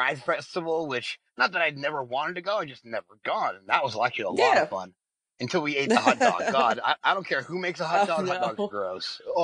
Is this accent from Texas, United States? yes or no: no; Maine, United States; I'm a comedian from Maine